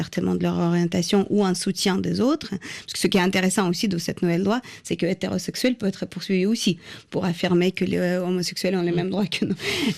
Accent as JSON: {"language": "French", "country": "Russia", "said": "Je suis russe d'origine, oui, tout à fait."}